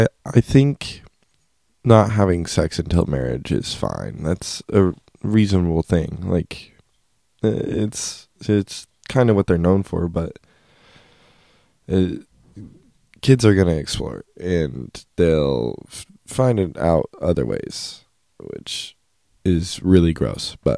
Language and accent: English; Utah, United States; I grew up in Utah, and the Mormon church is very manipulative in every way